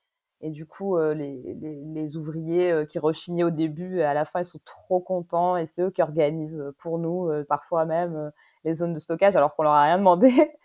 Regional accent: Paris, Île-de-France, France; dans Paris, moi je suis parisienne, je me balade dans Paris

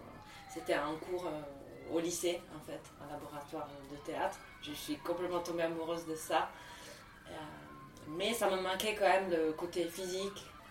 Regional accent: Italy; comme je suis italienne, bah, en Italie, il n'y avait pas forcément

